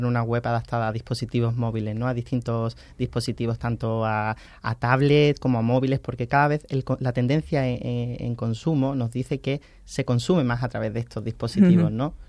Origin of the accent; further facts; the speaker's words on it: Málaga, Andalusia, Spain; Que a lo mejor somos malagueños, pero hay muchas actividades que no conocemos, ¿no?